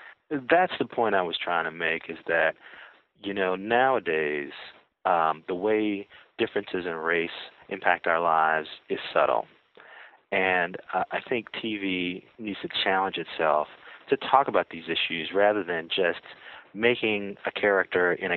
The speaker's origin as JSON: {"language": "English", "town": "Gary", "region": "Indiana", "country": "United States", "said": "I'm from Gary, Indiana, kind of a steel town right next to Chicago."}